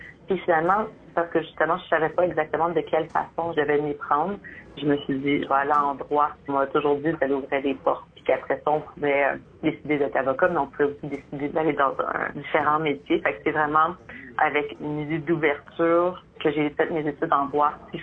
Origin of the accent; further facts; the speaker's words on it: Montreal, Quebec, Canada; also born or lived in Amos / Sainte-Terre; Je suis née à Amos, à l'hôpital, mais en fait, ma famille, on habitait à Sainte-Terre. J'avais environ 3-4 ans quand mes parents ont déménagé à Montréal pour le travail de mon père.